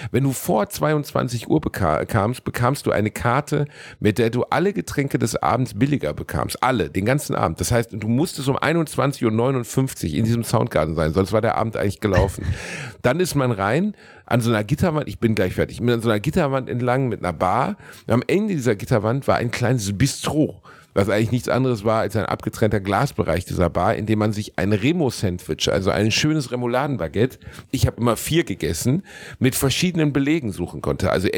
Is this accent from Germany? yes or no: yes; Gelsenkirchen, North Rhine-Westphalia, Germany; Ich komme aus Gelsenkirchen, da gab es keinen Club.